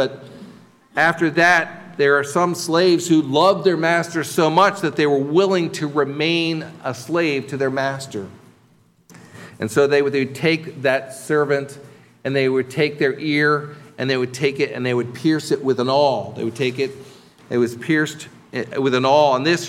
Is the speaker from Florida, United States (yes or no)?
no; New Jersey, United States; born there; So, for instance, I was born in New Jersey.